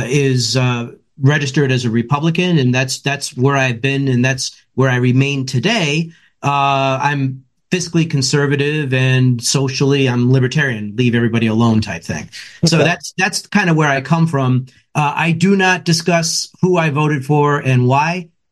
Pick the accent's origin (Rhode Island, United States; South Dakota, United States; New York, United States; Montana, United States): Rhode Island, United States; And in my home state of Rhode Island, where I've run for governor twice